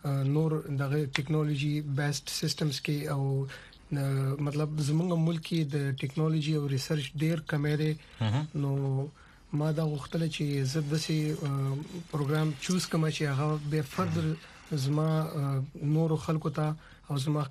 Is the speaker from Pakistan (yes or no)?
yes; Khyber Pakhtunkhwa, Pakistan; now in United States; زه بیسیکلی د مومن ایجنسی د میچنۍ علاقې کغون تحصیل نه تعلق لرم او رهایش مونږ په پېښور کې دی.